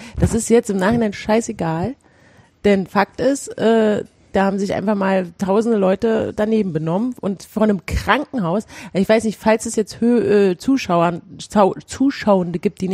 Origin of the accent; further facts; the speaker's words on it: Berlin, Germany; also das auch so in meiner Ehre als Berliner